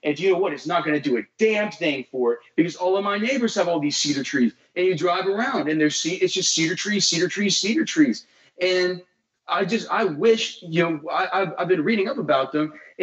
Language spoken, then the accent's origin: English; Westlake, United States; I grew up in Westlake, so I mean, I was pretty used to these cedar trees.